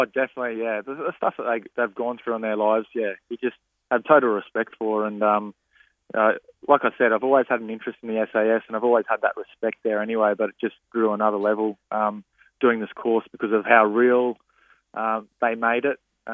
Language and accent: English; Townsville, Queensland, Australia; so growing up in Townsville, the Lavrack Barracks is right there, and they try to recruit when you're leaving high school.